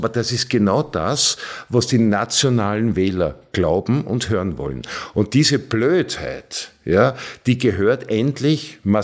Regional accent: Vienna, Austria; Ich bin Wiener und habe ein Haus in Niederösterreich.

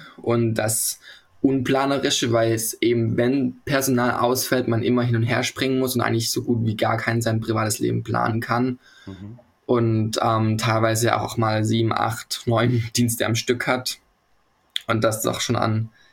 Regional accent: Hamburg, Germany; Ich komme aus Hamburg und ich studiere gerade Pflege im 8. Semester.

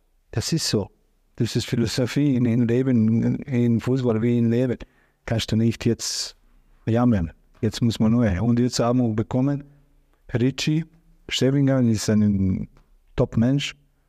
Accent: Bosnia & Herzegovina; German is a second language; moved away as an adult; Ich bin geboren in Jugoslawien. Dieses Land gibt es nicht mehr, aber top. Dieses Land ist zerstört mit diesem Krieg.

